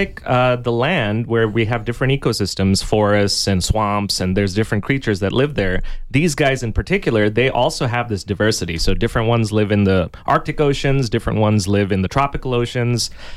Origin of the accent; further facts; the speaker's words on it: India; now in Tucson, United States; And growing up in India, we have our own monsoon over there, just like here in Tucson, but it's a much larger system.